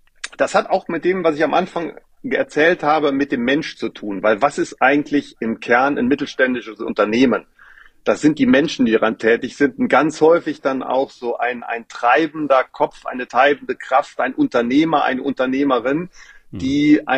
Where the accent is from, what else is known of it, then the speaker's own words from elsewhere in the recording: Rhineland-Palatinate, Germany; im Westerwald, wo ich groß geworden bin